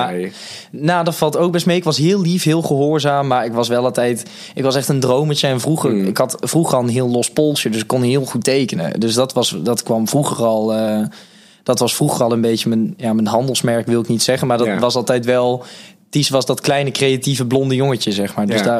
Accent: Tilburg, North Brabant, Netherlands; ik ben opgegroeid in de Reeshof. Echt the place to be.

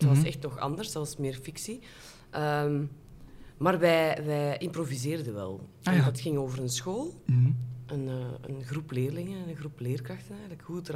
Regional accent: Kooigem, Flanders, Belgium; also born or lived in Kortrijk; Opgegroeid in Kooigem, geboren in Kortrijk.

